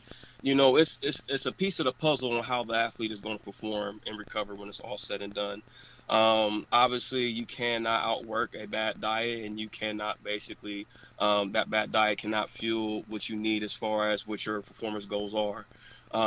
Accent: Columbus, Ohio, United States; So I'm originally from Columbus, Ohio, the south end of Columbus, Ohio. So I grew up around there. We moved from the south end to East Columbus all my almost entire life.

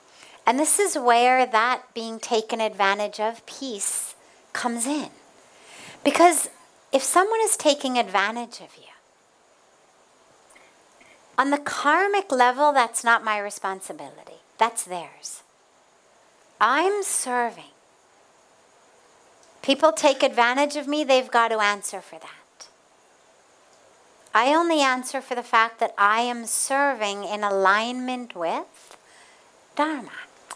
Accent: California, United States; I remember growing up in California, you'd hear a lot of people say, I'm not a human doing, I'm a human being.

